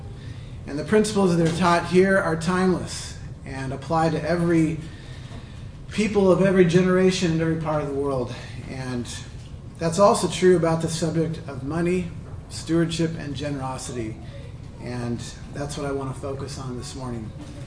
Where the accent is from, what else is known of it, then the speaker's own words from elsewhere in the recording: Shoreline, Washington, United States; I grew up in Shoreline, just about 30 minutes south of here. My dad was and still is a pastor of a church, Tabernacle Baptist Church. I'm the second of eight children, so I come from a large family.